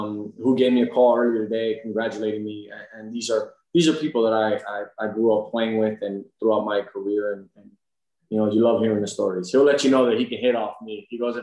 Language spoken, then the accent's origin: English; Florida, United States; This is what any kid in growing up in South Florida would dream to have.